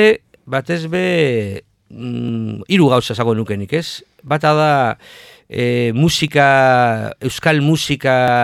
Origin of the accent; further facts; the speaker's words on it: Bilbao, Basque Country, Spain; gu Bilbokoa gara, ez? Eta orduan, Bilbokoak, daukagu gure arrotasun puntu bat